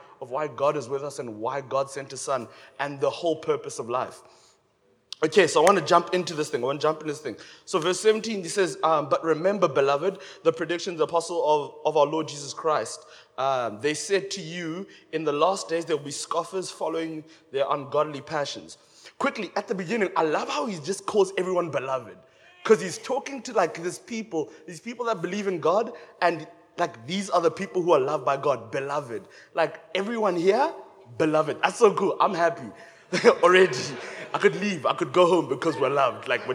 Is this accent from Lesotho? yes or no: yes; Lesotho; I think you said I'm from Lesotho.